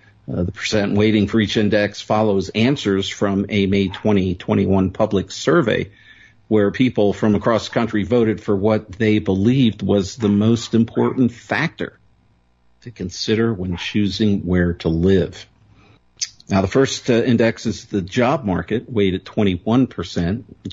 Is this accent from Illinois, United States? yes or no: no; Pennsylvania, United States; a surprising 7 in my home state of Pennsylvania.